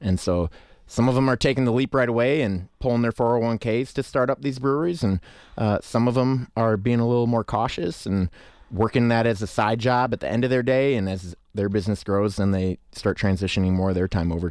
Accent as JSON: {"language": "English", "town": "Waterloo", "region": "Wisconsin", "country": "United States", "said": "I'm from Waterloo, so originally from Waterloo, so that's a 9-mile drive"}